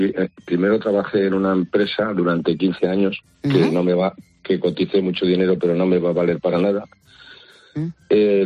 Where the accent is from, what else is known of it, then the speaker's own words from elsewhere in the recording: La Rioja, Spain; now in Bilbao, Spain; En este momento estoy en Bilbao, pero yo soy de La Rioja.